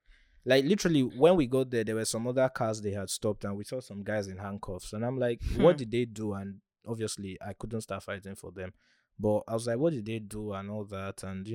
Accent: Nigeria; And throughout, obviously, me being Nigerian, I start to mouth off.

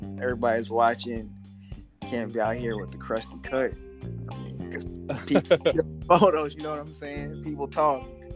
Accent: Baltimore, Maryland, United States; Nah, I'm from Baltimore.

